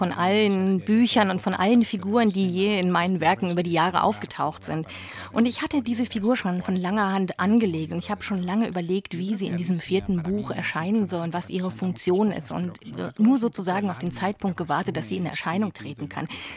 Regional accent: Barcelona, Catalonia, Spain; Ja, Barcelona ist wirklich meine Geburtsstadt. Ich bin da aufgewachsen, groß geworden und habe all diese Kindheits- und Jugenderinnerungen an diese Stadt

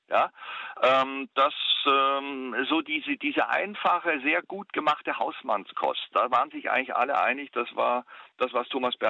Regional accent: Nürtingen, Baden-Württemberg, Germany; Ich war da noch Schüler in Nürzingen, wo ich aufgewachsen bin.

